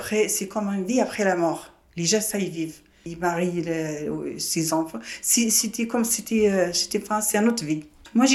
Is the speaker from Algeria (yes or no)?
yes; Algeria; Je viens de l'Algérie. J'ai 68 ans.